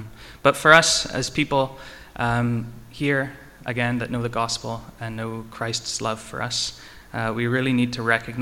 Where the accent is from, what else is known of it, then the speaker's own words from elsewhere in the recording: Northern Ireland, United Kingdom; I grew up in Northern Ireland in a small town as well